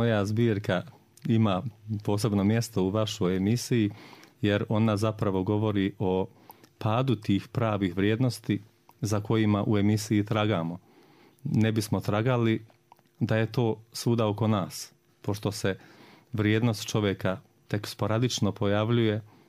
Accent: Trnjaci, Republika Srpska, Bosnia & Herzegovina; Kad sam ja kao dijete potekao u Trnjacima, učio školu u kojoj su 4 odjeljenja bila u jednoj učionici

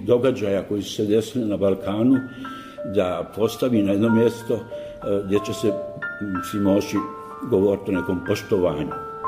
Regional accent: Banja Luka, Republika Srpska, Bosnia & Herzegovina; tako se desilo da sam ja kao Banjalučanin, što nikad nisam prestao da budem, preveo

